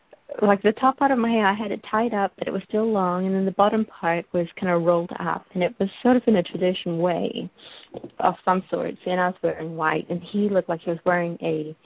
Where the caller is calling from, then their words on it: Texas, United States; Hi, how are you? From Texas.